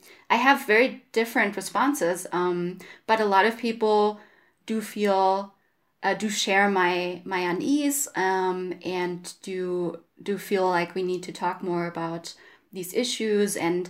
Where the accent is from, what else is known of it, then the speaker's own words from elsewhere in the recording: Germany; I come from Germany.